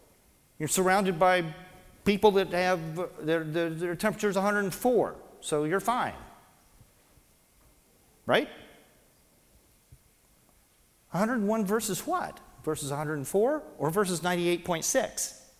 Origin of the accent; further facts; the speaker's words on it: Lookout Mountain, Tennessee, United States; we lived on Lookout Mountain, which is where I grew up in Tennessee.